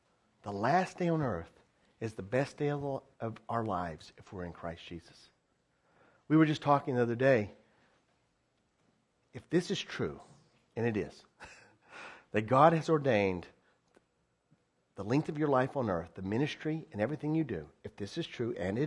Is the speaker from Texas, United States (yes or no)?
yes; Texas, United States; I don't know how many Texans there are here. I'm a Texan.